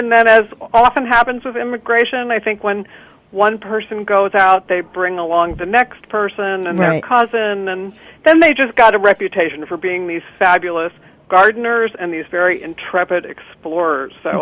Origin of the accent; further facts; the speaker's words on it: United States; which at least for me as an American is like my sort of image, my internal image of what the English countryside looks like